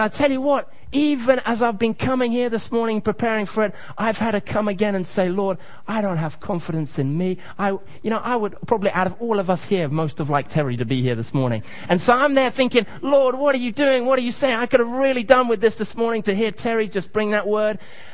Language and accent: English; Kenya; I have a very vivid memory from when I was growing up in Kenya. In fact, one of my earliest memories in Kenya, probably the earliest memory, was arriving at the airport in 1982, Jomo Kenyatta International Airport